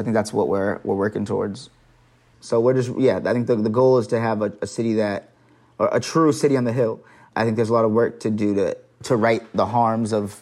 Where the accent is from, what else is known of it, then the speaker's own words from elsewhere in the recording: Boston, Massachusetts, United States; I grew up in the Bromley Heath Housing Projects